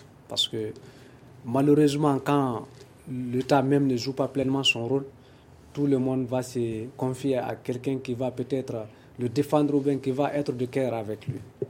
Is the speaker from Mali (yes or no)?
yes; Mali; On est tous des Maliens